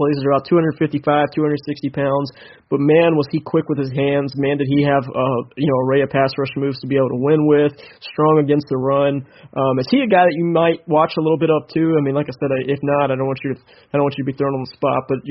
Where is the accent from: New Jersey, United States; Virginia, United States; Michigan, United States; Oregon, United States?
Virginia, United States; I'm from Virginia. These guys live in Texas